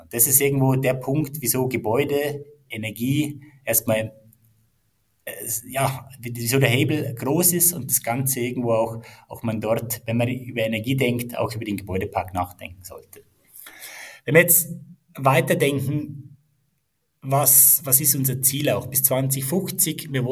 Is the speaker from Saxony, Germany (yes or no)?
no; Munich, Bavaria, Germany; moved away as an adult; now in Switzerland; bin Münchner, kein Schweizer, wie man hört. Bin seit 16 Jahren in der Schweiz unterwegs.